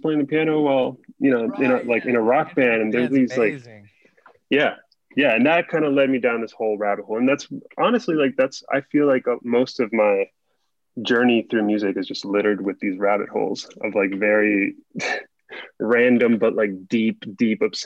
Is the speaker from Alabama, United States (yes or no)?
no; Coral Springs, Florida, United States; I grew up in Coral Springs, so it was like